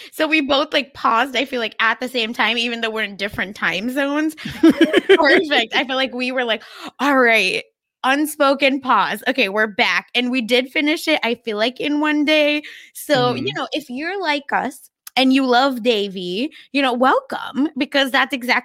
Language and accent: English; India; I'm Jewish, I'm not Hindu, but I've seen, right, so much, because I grew up in India.